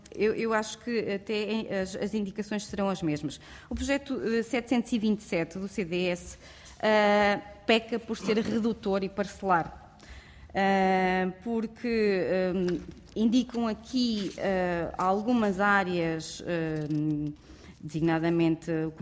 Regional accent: Mealhada, Aveiro, Portugal; eu sou da Meilhada. A Meilhada, apesar de estar a 16 km de Coimbra, não tem um centro de arbitragem, não pode ir ao centro de arbitragem de Coimbra, porque pertence ao distrito de Aveiro.

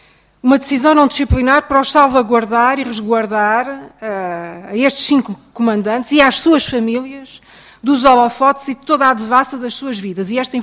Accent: Portugal; meu orgulho enquanto portuguesa.

